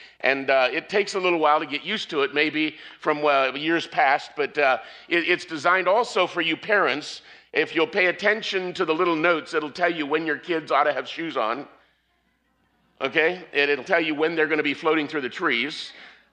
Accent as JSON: {"language": "English", "town": "Dallas", "region": "Texas", "country": "United States", "said": "I'm from Dallas. I came to Northern California to cool off, and this is just a little bit weird."}